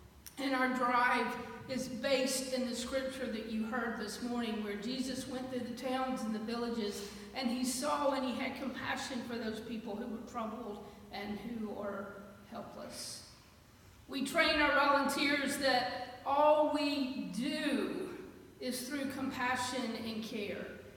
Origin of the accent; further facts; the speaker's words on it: Alabama, United States; I grew up in Alabama. So instead of saying South Alabama, we call it Lower Alabama.